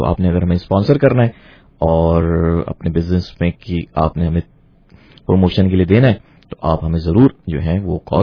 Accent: Pakistan; तो इससे मैं पाकिस्तानी हूं, तो इसमें मैं कैसे अपनी पाकिस्तानी छोड़ दूं?

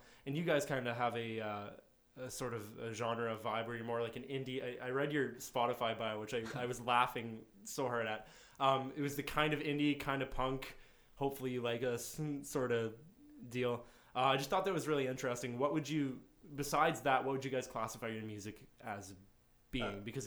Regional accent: Waterloo, Ontario, Canada; I understand because I'm from Waterloo.

